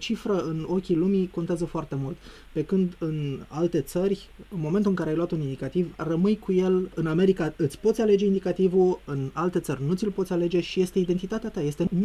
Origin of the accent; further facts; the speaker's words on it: Romania; suntem români, suntem din România.